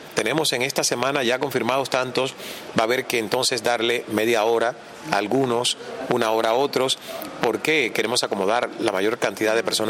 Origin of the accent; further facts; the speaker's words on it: Cuba; now in Miami, United States; soy cubano, hay una ley que ampara a los cubanos